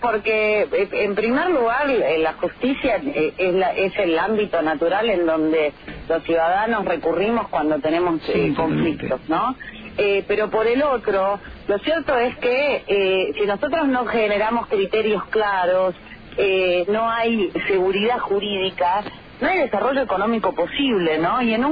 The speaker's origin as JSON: {"language": "Spanish", "country": "Argentina", "said": "la verdad que a mí como argentina me entristece enormemente"}